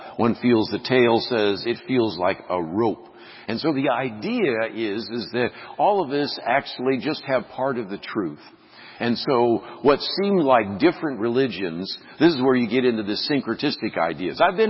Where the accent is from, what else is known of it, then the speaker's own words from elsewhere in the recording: Berkeley, California, United States; now in Dallas, United States; my hometown of Berkeley, California.